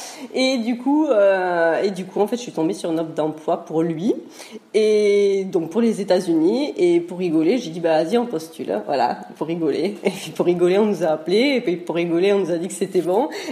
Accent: Pyrenees, France; on est des Pyrénées à la base, mais voilà, on est des amoureux de la côte basque-hollandaise, donc on vivait là-bas.

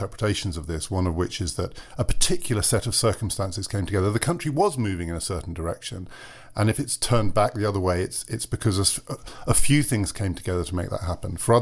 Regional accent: United Kingdom; it's as a British citizen, we feel like this is the second time. So we've had a few months to be reflecting on similar things in this country.

